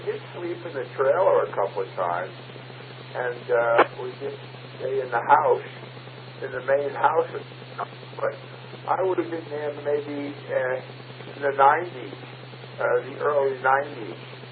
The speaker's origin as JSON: {"language": "English", "town": "Queens", "region": "New York", "country": "United States", "tie": "born or raised there", "said": "Well, we grew up in Queens County in Richmond Hill, and in 78, I moved to Bayville."}